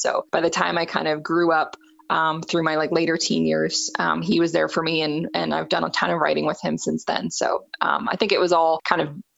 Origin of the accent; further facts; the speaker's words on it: British Columbia, Canada; So I'm based in Abbotsford, BC. I grew up in kind of the Fraser Valley area, which for those of you that aren't from the BC area is not too far outside of Vancouver.